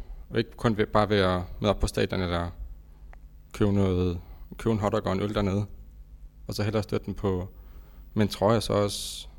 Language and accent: Danish; Region of Southern Denmark, Denmark; Nej, jeg er opvokset nede i Sønderjylland, så jeg har boet i Rødekro på det tidspunkt.